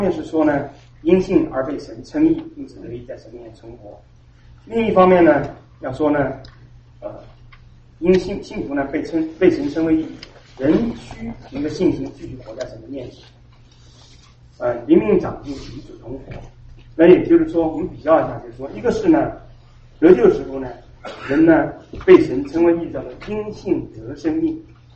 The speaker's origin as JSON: {"language": "Chinese", "town": "Nanjing", "region": "Jiangsu", "country": "China", "moved": "yes", "said": "我们跟大家很多人都一样，从中国大陆出来，那你听我口音会发现说我是南京的粉红啊。"}